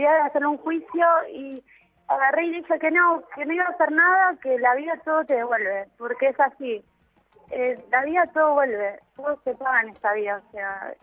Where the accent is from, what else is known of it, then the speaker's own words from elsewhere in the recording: Entre Ríos, Argentina; Yo soy de Entre Ríos y tengo toda mi familia en Entre Ríos.